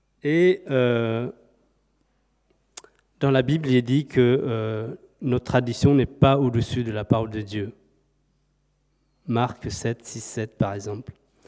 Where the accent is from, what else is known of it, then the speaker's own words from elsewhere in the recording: China; French is a second language; La question que je vous pose en tant que Chinois.